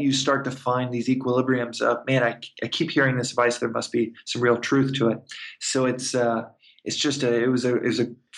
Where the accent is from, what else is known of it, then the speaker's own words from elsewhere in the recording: Texas, United States; But I'm originally from Texas, originally and proudly from Texas.